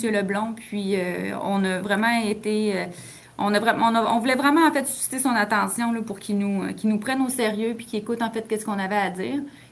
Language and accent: French; Saint-Raymond, Quebec, Canada; puis les deux, on vient de Saint-Raymond de Portneuf.